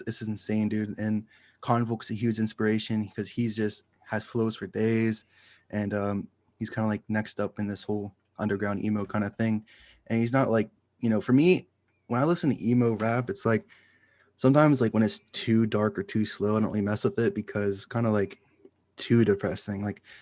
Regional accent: Pittsburgh, Pennsylvania, United States; And I'm from Pittsburgh, by the way.

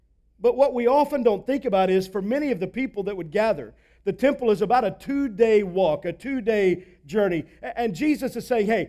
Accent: Texas, United States; When I was a kid growing up in Texas, I had two younger brothers.

